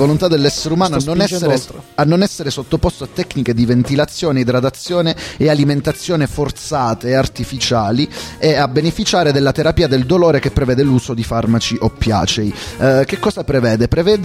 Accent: Maratea, Basilicata, Italy; sono di Maratea, della provincia di Potenza.

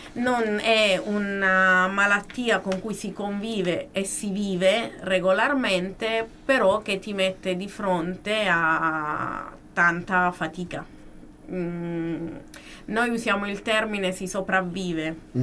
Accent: Apulia, Italy; poi siamo scesi giù in Puglia a Barletta, quindi un po', perché io sono pugliese

